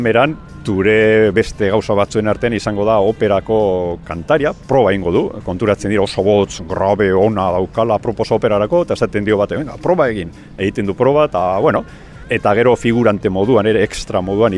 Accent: Basauri, Basque Country, Spain; also born or lived in Vitoria-Gasteiz; now in Arbizu, Spain; ni izater Basaurikoa naiz, herri industrial nahiko handia, Gasteizen bizi izan nintzen beste hainbat urtetan, eta ja badara matzat urte batzuk Arbizun herri txiki euskaldun lasai baten bizitzen, ba, eta oso oso gustora bizi naiz hor.

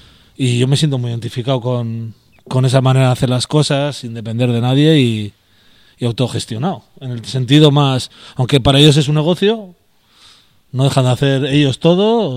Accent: Getxo, Basque Country, Spain; que yo al final soy de Guecho, que tampoco está tan lejos

